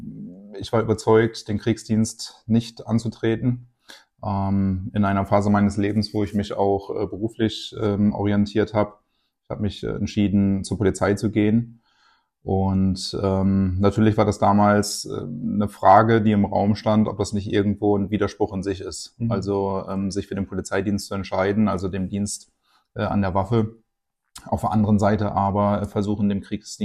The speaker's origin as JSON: {"language": "German", "region": "Lower Saxony", "country": "Germany", "tie": "born or raised there", "said": "Ich bin in Niedersachsen groß geworden, an der Nordsee."}